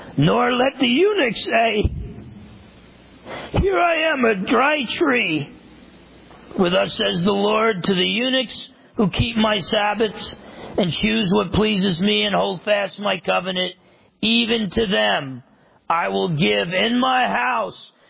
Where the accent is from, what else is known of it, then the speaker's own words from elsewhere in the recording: New Jersey, United States; I'm from New Jersey. I'm half Italian.